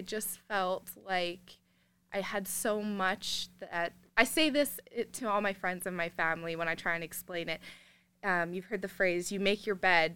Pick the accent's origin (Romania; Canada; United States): Canada; British Columbia; born there; also born or lived in Cold Lake / Bonnyville / Edmonton / Sherwood Park; I was just born in BC.